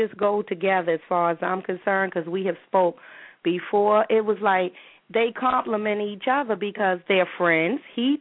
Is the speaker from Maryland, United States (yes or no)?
yes; Maryland, United States; now in Atlanta, United States; I'm originally from Maryland, but I live in Atlanta.